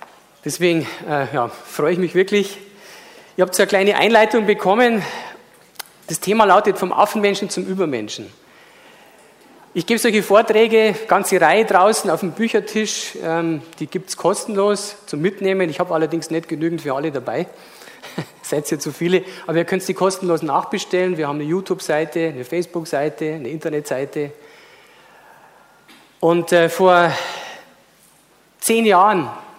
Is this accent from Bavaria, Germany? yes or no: yes; Bavaria, Germany; Ich komme aus Bayern, da ist es sowieso.